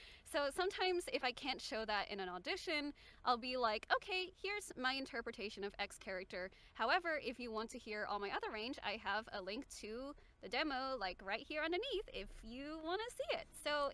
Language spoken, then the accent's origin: English; Australia; I'm Australian, so I always wake up late for those.